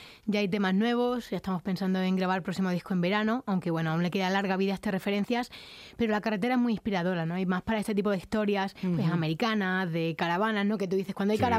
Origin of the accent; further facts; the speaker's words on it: Jaraíz de la Vera, Extremadura, Spain; accent: Extremaduran; Sí, el acento me delata, que soy extremeña.